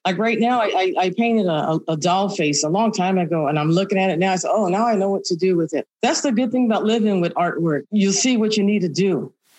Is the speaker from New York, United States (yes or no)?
no; California, United States; Because I miss California. I was born and raised in the General Hospital 1 year after Margaret Garcia.